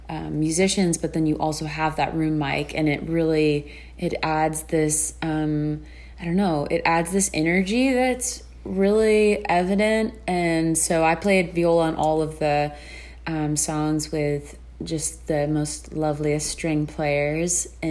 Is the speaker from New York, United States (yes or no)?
no; Florida, United States; and I grew up in South Florida, so I'm familiar with natural disasters and hurricanes and stuff